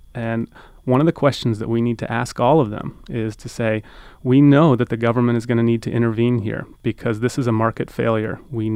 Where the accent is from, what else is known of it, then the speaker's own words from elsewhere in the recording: Florida, United States; you know, I'm from Florida, and I grew up drinking the Florida orange juice every morning.